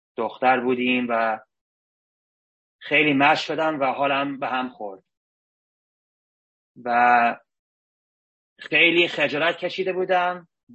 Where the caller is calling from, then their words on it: San Francisco, California, United States; Persian is a second language; از شهر سان فرانسیسکو زنگ میزنم. ببخشید فارسی می خود ضعیفه و باربا جان منو کمک میکنه. خب من تو آمریکا به دنیا اومدم.